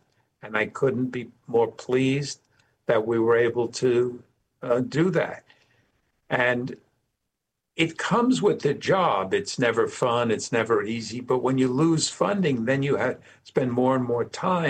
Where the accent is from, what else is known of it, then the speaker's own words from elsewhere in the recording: New York, United States; I'm a New Yorker, so it takes a lot to really get to me on the threat level.